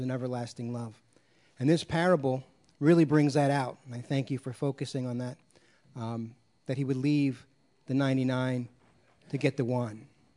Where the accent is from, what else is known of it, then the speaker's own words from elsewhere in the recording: Pennsylvania, United States; most of you know I grew up in the Pennsylvania coal region, not many sheep there